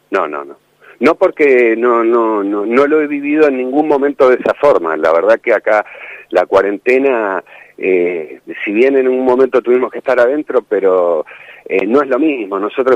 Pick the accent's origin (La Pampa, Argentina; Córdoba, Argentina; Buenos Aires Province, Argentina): Buenos Aires Province, Argentina; La Plata; Me crié en La Loma, en realidad, el barrio. Yo salía de mi casa y decía me voy al barrio, en realidad me iba a La Loma.